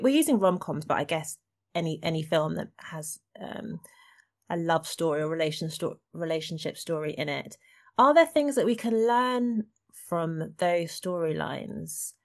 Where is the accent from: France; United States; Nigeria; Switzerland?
Nigeria; because I'm Nigerian and all my Nigerian friends are obsessed with Korean drama at the moment